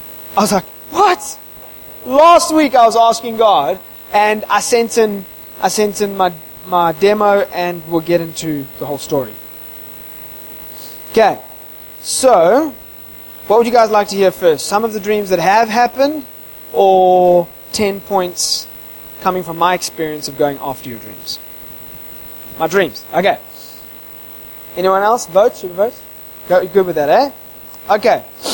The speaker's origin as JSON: {"language": "English", "region": "England", "country": "United Kingdom", "tie": "born there", "said": "I was born in England, so I have it in my heritage."}